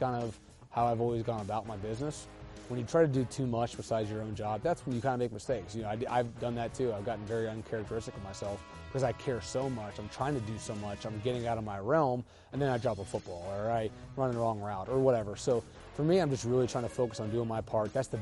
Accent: Canton, Ohio, United States; now in Columbus, United States; We started in Cleveland. Home is Columbus for me. Born and raised in Canton. We're trying to get everywhere at Northeastern Ohio.

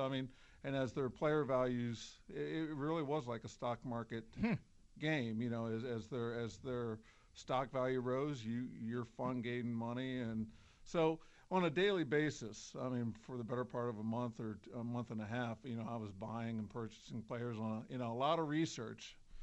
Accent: Ashland, Ohio, United States; I'm really from the same area.

